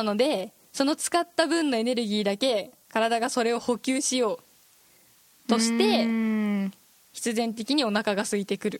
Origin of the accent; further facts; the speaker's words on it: Kagoshima, Japan; あの、うちの地元の鹿児島なんだけど